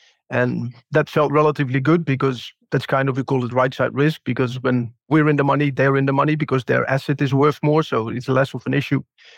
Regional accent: Zeeland, Netherlands; English is a second language; I'm from Zeeland, so I'm a little bit down to earth in those kind of things, right?

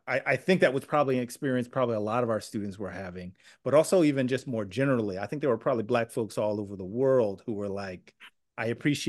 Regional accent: New Jersey, United States; I'm a brother from Jersey, right? I'm a Black man and I'm dyslexic.

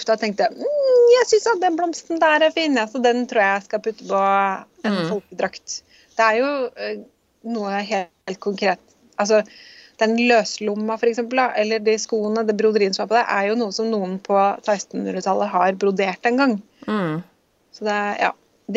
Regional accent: Akershus, Norway; now in Tønsberg, Norway; Jeg bor jo i Vestfold, sant? Og jeg er fra Romerike.

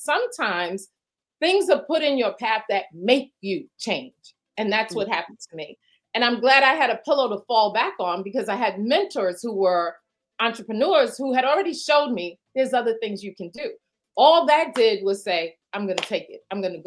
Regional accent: Brooklyn, New York, United States; moved away as an adult; Now, I'm from Brooklyn, New York. I had an opportunity to relocate with J.P. Morgan, and I was so thrilled to get out of that cement jungle.

